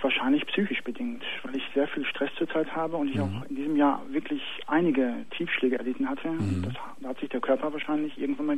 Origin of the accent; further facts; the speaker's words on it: North Rhine-Westphalia, Germany; ich komme aus dem Ruhrgebiet